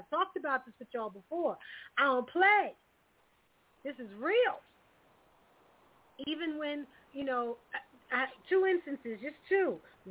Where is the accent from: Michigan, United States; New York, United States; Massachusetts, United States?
New York, United States; New York City; I was born in Flushing, Queens. I was raised in New York City.